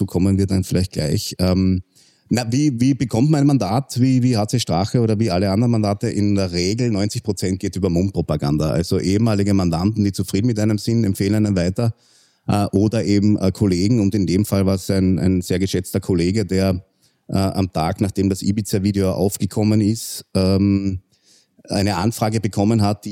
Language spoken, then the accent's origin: German; St. Veit an der Glan, Carinthia, Austria; Also ich komme ursprünglich aus Kärnten, ich bin in Bezirk St. Veit an der Glan aufgewachsen, bin dort aufs Gymnasium gegangen, bin dann mit 16 Jahren ein Jahr nach in die USA gegangen, nach Chicago, und habe dort ein Highschool-Jahr gemacht.